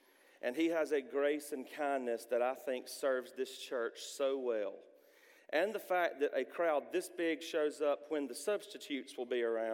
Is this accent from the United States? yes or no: yes; Georgia, United States; I'm from Southwest Georgia in Early County. And I'm just a South Georgia boy from the country